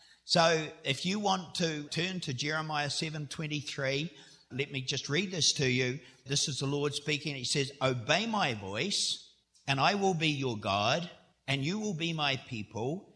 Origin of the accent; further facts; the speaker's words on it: New Zealand; When it comes to my accent, I just tell people I'm from the deep south. Very, very deep south. You can't get too much more south than New Zealand unless you want to join all the penguins in Antarctica.